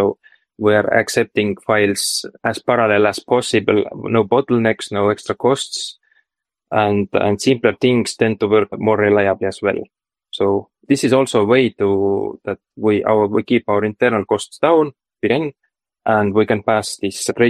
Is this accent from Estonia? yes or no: yes; Estonia; I'm from Estonia